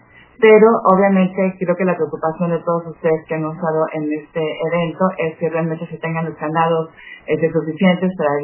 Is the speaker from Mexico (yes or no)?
yes; Mexico; yo como consejera y como ciudadana mexicana